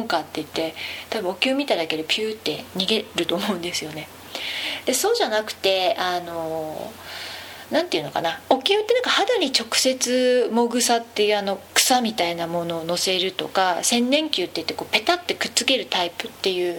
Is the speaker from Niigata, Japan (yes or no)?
no; Hokkaido, Japan; まあ私北海道の人間なので、昔なんかストーブっていうのすごい 使ってた世代なんですね。